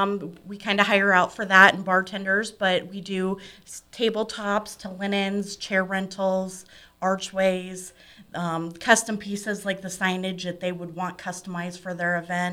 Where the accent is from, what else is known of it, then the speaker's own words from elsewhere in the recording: Omaha, Nebraska, United States; now in Fremont, United States; No, originally I'm from Omaha.